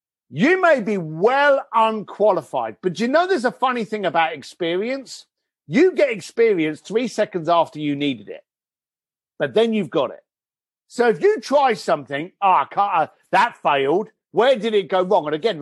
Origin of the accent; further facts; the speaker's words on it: London, United Kingdom; Now, I'm a bricklayer from East London.